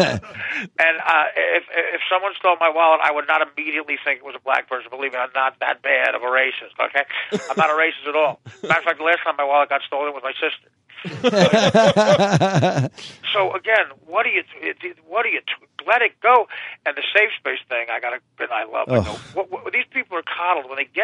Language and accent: English; New Jersey, United States; I'm 49 from Jersey.